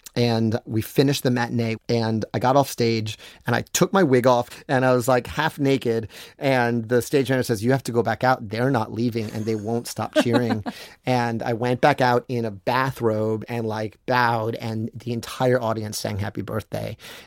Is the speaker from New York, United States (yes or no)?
yes; New York City, New York, United States; I think because I grew up in New York City, like, a mall is still a very glamorous, cool thing.